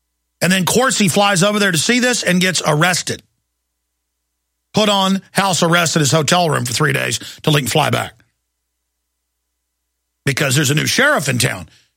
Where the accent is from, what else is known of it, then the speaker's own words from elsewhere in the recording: United States; I'm an American. I'm as American as you can get. So Americana, my pedigree is ridiculous. And I won't even get into it here. You don't get more USA, more America than